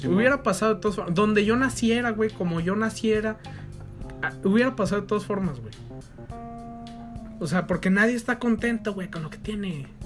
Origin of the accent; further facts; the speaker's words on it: Mexico; Pero así como hay español de aquí nosotros, el mexicano, hay español de España.